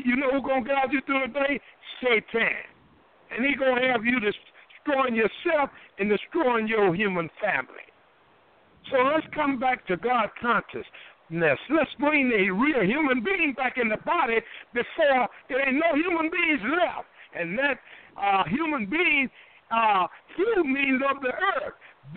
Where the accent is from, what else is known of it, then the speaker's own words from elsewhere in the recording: Durham, North Carolina, United States; I'm from Durham, North Carolina, and I was working there. I'm still there.